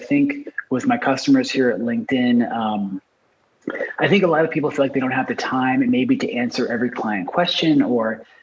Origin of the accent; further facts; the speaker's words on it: East Coast, United States; now in California, United States; I'm from the East Coast originally, so California is just different out here.